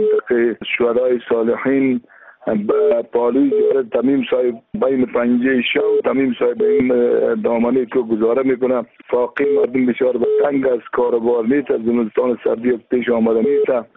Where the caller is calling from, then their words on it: Kabul, Afghanistan; از کابل آمدم با تماس شدیم